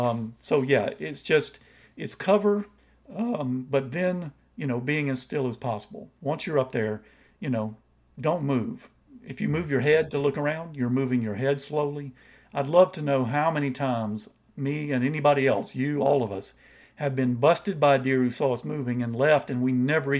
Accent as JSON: {"language": "English", "region": "Georgia", "country": "United States", "said": "of course I'm from Georgia in the land of the pine"}